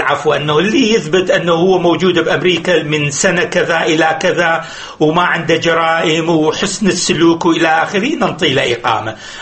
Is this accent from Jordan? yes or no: no; Iraq; لأنه عايش والنظام من يتغير وجه بوجه، يعني تغيرات مو جذرية إحنا يمنا، لأنه الشعب العراقي كل عمره محروم أنه